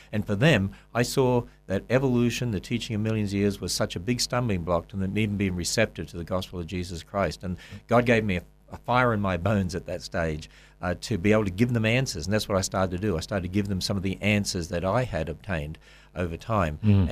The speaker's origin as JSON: {"language": "English", "town": "Cairns", "region": "Queensland", "country": "Australia", "tie": "born there", "said": "Actually, I was born in Cairns, right up the north."}